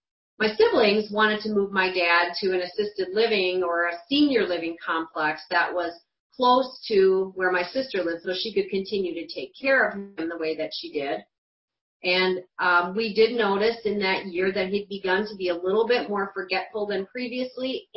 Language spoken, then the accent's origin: English; Wisconsin, United States; moved away as an adult; now in Kansas City, United States; And I grew up in Wisconsin, as Josh and I were talking about our mutual northern exposure experiences.